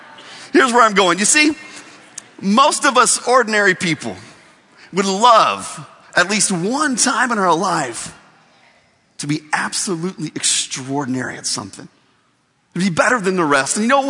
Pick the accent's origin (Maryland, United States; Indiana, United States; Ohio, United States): Indiana, United States; I'm from Indiana, so basketball is a big deal to me.